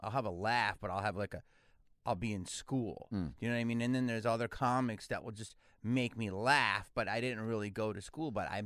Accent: Philadelphia, Pennsylvania, United States; No, I'm from Philly.

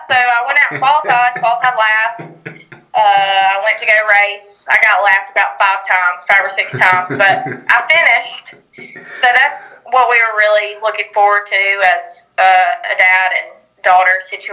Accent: Alabama, United States; It's more close to my hometown. It's like 30 minutes from me, and I'm more South Alabama.

